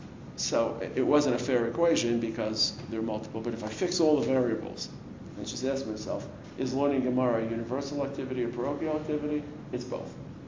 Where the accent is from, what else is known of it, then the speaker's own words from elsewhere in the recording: Baltimore, Maryland, United States; So I'm from Baltimore, actually.